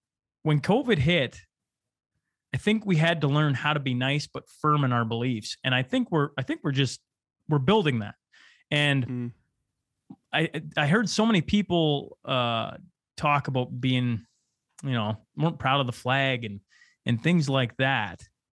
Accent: Canada; I traveled the world as a Canadian. I was very proud to be Canadian.

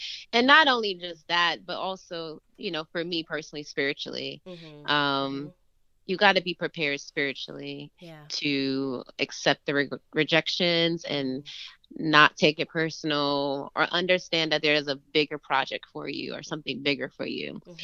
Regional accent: Queens, New York, United States; as a city kid, growing up in Queens. Honestly, I remember not wanting to leave Queens.

